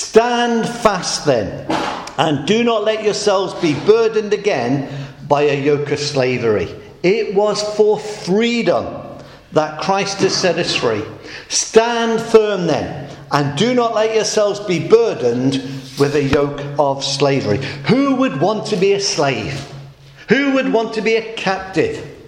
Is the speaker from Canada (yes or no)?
no; Midlands, United Kingdom; also born or lived in South England; I'm a city boy. I grew up in the Midlands, and when I moved down south, I started to discover more rural elements of life